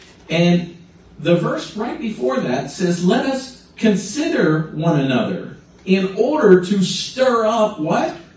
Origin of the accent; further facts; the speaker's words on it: United States; born there; Well, I was born in America. I guess I'm Christian.